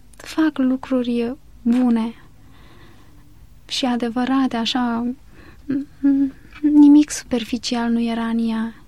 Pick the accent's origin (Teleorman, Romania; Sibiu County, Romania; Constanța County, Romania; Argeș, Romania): Constanța County, Romania; Constanța; vin din Constanța și vin dintr-o familie de oameni foarte dragi mie